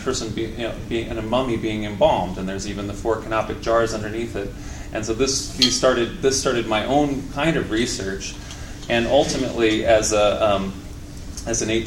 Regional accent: Midwest, United States; As a kid, growing up in the Midwestern U.S., in the 70s and 80s

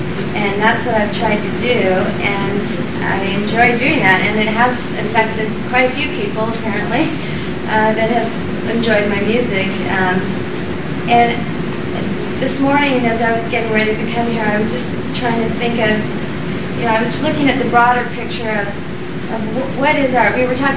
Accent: Laguna Beach, California, United States; also born or lived in Arizona; I grew up in Laguna Beach and went to high school in the late 60s and early 70s, and it was just getting pat, you know, it was still kind of the hippie era and flower power and all that. And we had moved there from Arizona in the early 60s

